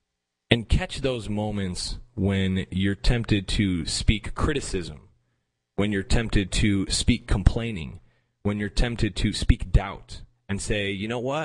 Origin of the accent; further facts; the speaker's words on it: Detroit, Michigan, United States; now in Florida Gulf Coast, United States; I grew up in Detroit and then I moved to now the Florida Gulf Coast region.